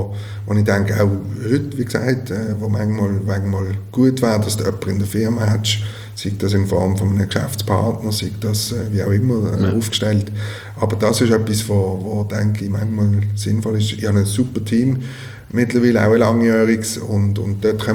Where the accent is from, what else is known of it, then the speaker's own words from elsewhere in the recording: Switzerland; wo man vielleicht als Schweizer, wenn man jetzt nicht wahnsinnig offen ist